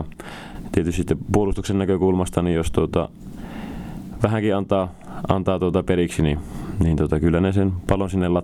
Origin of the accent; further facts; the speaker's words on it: Nurmes, North Karelia, Finland; minä otan tyttären kainaloon ja lähdetään käymään kotipuolessa Nurmeksessa vähän uusissa, tai ei uusissa maisemissa, mutta vanhoissa tutuissa maisemissa